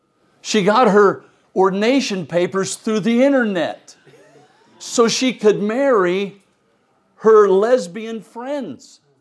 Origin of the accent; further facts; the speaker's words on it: Indiana, United States; I grew up in Indiana, sorry. You can't leave the state without playing basketball.